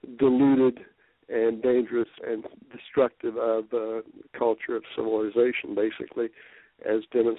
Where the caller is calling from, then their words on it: Las Vegas, Nevada, United States; Las Vegas.